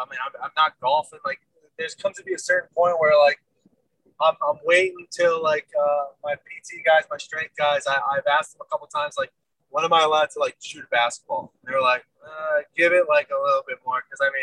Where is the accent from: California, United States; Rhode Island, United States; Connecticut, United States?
Connecticut, United States; But like, okay, I'm from Connecticut